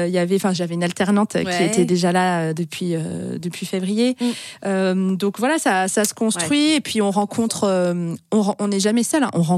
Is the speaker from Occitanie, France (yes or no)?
yes; Toulouse, Occitanie, France; now in Brittany, France; je suis même pas bretonne d'origine, je suis toulousaine.